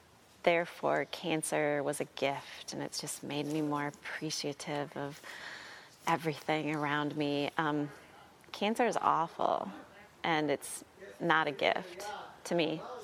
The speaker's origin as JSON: {"language": "English", "country": "United States", "said": "I'm an American growing up in the late 20th into the 21st century with Christian worldview"}